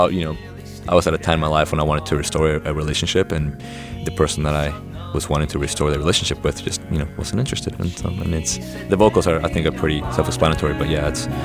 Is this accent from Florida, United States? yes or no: yes; Florida, United States; also born or lived in Peru; now in North Carolina, United States; I grew up by the beach. I grew up in Peru and Florida, so I feel most at home in a warm climate. And now that I live in North Carolina